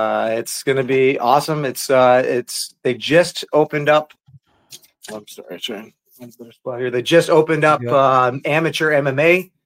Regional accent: Penetanguishene, Ontario, Canada; I'm from Penetanguishene, very small town.

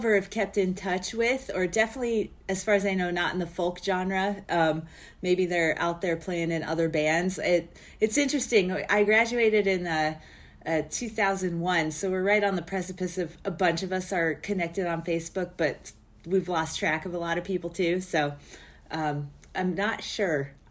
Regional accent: Albuquerque, New Mexico, United States; I think that happens with kids in their hometowns, but New Mexico is just stunningly beautiful, sunsets and mountains, and I had a good time growing up.

